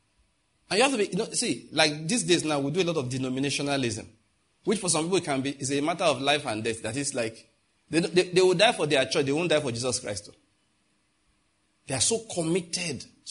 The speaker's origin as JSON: {"language": "English", "town": "Nike", "region": "Enugu State", "country": "Nigeria", "said": "I'm from Nike"}